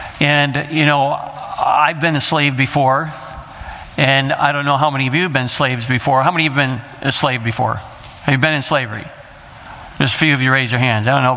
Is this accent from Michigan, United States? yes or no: yes; Michigan, United States; And so we were excited. We're from Michigan.